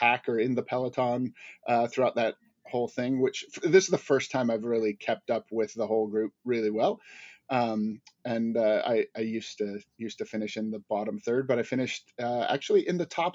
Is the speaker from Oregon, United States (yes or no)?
yes; Warrenton, Oregon, United States; I grew up in the Pacific Northwest, but right at the mouth of the Columbia River. So I actually grew up in the town of Warrenton, but Astoria was like 7.5 miles from where I grew up.